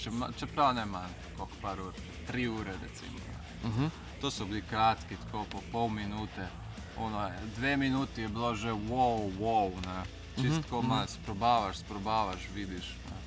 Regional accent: Brežice, Lower Sava, Slovenia; now in Ljubljana, Slovenia; Ko sem prišel iz Brežic v Ljubljano

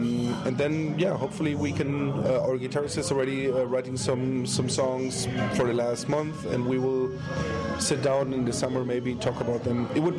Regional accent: Colombia; now in Germany; when I was a kid, I was raised in South America. I grew up in Colombia, which is a very difficult place as well.

